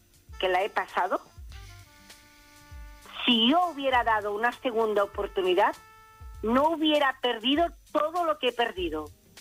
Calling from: Vilafranca del Penedès, Catalonia, Spain; Muchas gracias, de Villafranca del Penedés.

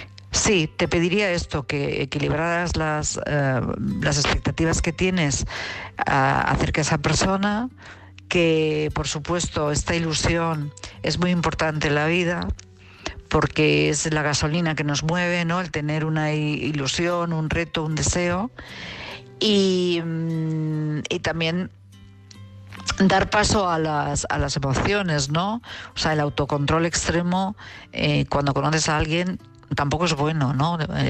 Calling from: Madrid, Community of Madrid, Spain; de Madrid

